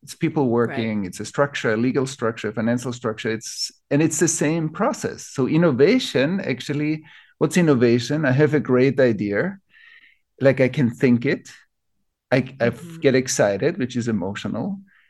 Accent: Vienna, Austria; my parents, my grandparents were soldiers in the Second World War in Austria. I grew up in Vienna.

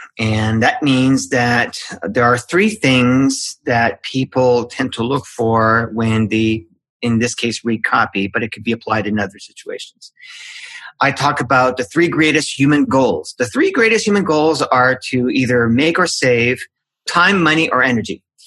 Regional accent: Canada; I'm Canadian, so.

